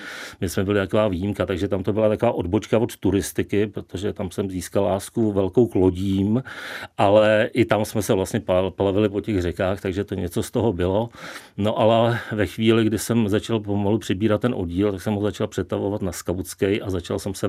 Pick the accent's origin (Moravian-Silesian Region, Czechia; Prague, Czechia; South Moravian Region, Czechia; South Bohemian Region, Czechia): Prague, Czechia; Z Prahy. Já jsem čistokrevný Pražák.